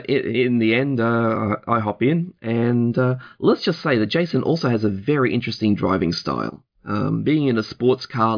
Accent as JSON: {"language": "English", "country": "Australia", "accent": "Australian", "lives_now": "United States", "said": "I always consider that I do have an Australian accent, but I have found that a lot of people in the US actually mistake me for English rather than Australian, which with an Irish and German background"}